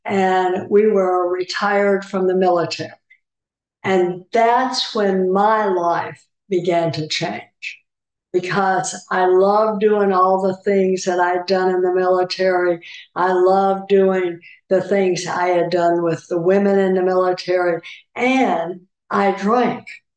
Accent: Port Arthur, Texas, United States; So I'd say I grew up in Port Arthur, Texas, because I did junior high and high school in Port Arthur, Texas.

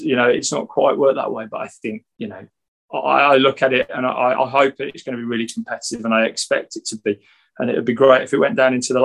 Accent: West Midlands, United Kingdom; So we're originally from Staffordshire.

